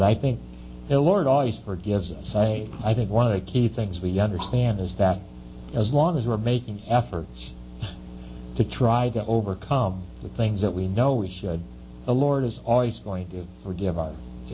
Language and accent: English; Midwest, United States; I come from the Midwest, you know, where the brethren have very different sort of things